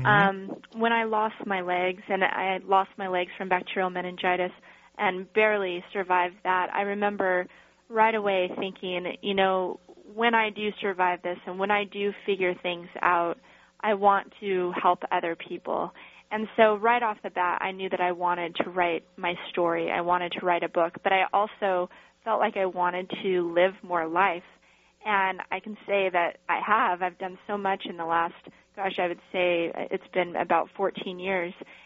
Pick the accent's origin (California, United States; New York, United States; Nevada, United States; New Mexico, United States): Nevada, United States; Las Vegas; I grew up skiing and snowboarding, even though I'm from Vegas.